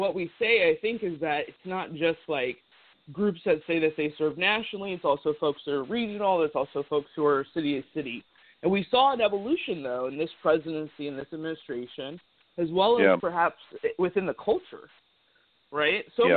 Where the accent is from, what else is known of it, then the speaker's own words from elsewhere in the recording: San Luis Obispo, California, United States; now in Los Angeles, United States; that's where I'm kind of from the Central Coast, San Luis Obispo, California.